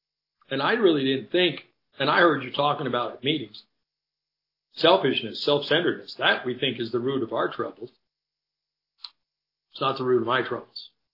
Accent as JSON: {"language": "English", "town": "Henderson", "country": "United States", "tie": "born or raised there", "said": "I grew up, and as I'd said, I grew up here in Henderson, and it was a charm."}